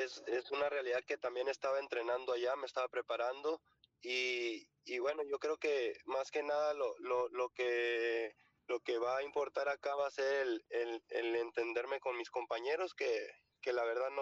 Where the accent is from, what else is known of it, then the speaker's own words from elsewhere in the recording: Mexico; el hecho de venir como mexicano acá